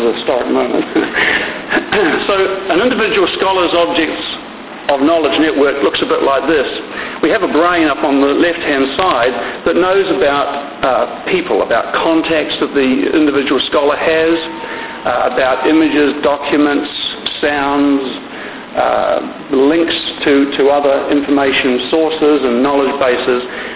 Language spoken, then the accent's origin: English; New Zealand; accent: New Zealand; I'm not going to apologise for my accent, but I will apologise for the New Zealand English spelling on the slides for those that are upset by that.